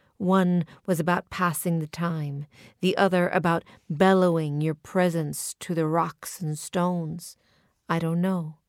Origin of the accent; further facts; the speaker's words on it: Sonoma, California, United States; as I was doing that drive up from my hometown of Sonoma, California to Lake Tahoe